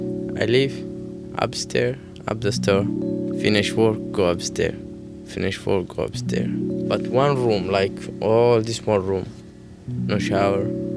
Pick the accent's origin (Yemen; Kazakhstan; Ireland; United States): Yemen; moved away; I'm from Yemen. It's an Arabic country. I came in here like 2.5 years. We can't go back in my country.